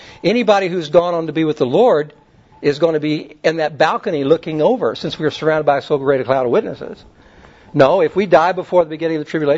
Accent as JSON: {"language": "English", "region": "Kentucky", "country": "United States", "said": "You know, I was from Kentucky, and you know, we smoked in the crib."}